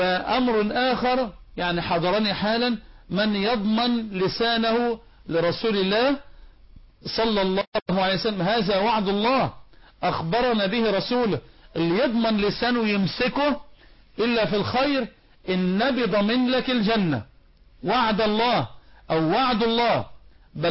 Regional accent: Egypt; اللهم لا تحزن قلوبنا في بلدنا مصر.

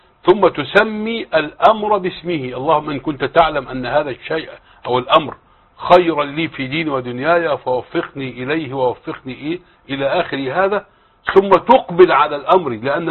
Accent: Egypt; فإذا ما تزوج بالثانية وأخذت الزوجة القسيمة وقدمتها للقاضي عندنا في مصر

